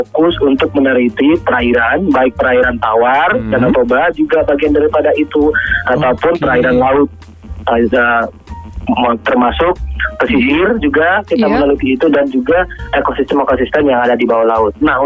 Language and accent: Indonesian; North Sumatra, Indonesia; saya lahir dan besar di Danau Toba.